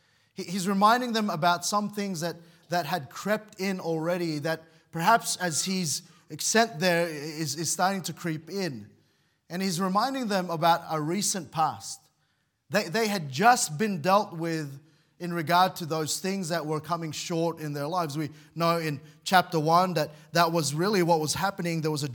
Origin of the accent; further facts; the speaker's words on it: Mount Druitt, New South Wales, Australia; I grew up in Western Sydney. And Western Sydney wasn't a genteel place when I was growing up in Western Sydney. All right, the area that I particularly grew up in was Mount Druitt. And Mount Druitt was often featured in the news for very, very wrong reasons.